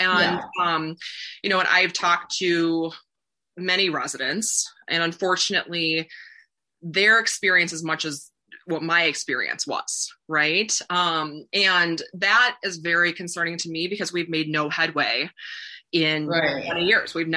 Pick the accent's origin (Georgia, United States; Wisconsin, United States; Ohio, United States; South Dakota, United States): Wisconsin, United States; Appleton; I was in Appleton, Wisconsin for a holiday. That's where I grew up. I grew up in Wisconsin.